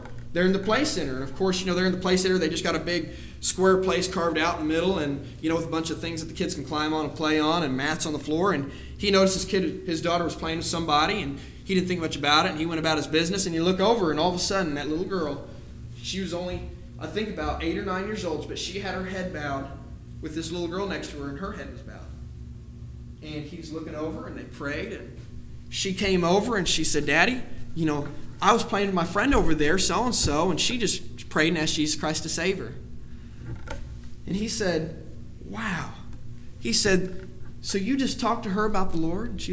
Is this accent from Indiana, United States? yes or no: yes; Dugger, Indiana, United States; You know, here I am from Duggar.